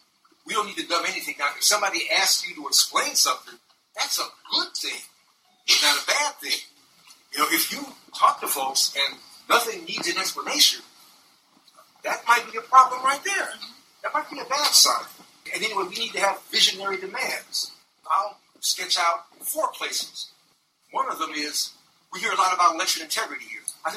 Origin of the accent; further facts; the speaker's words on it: Chicago, Illinois, United States; Delegier, the neighborhood I grew up in Chicago, is the neighborhood where the Olympics would have been.